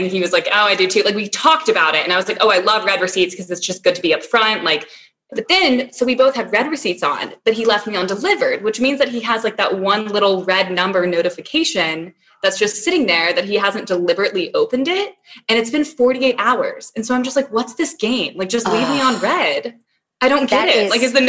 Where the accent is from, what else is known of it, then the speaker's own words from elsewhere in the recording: Tennessee, United States; now in California, United States; I'm from Tennessee. Megan and I live together in California.